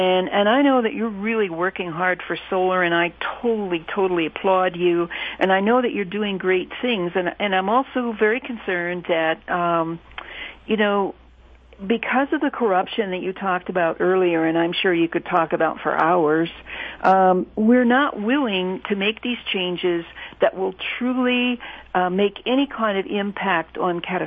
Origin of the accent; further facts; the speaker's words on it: Boulder, Colorado, United States; I'd like to hear your thoughts on my hometown here of Boulder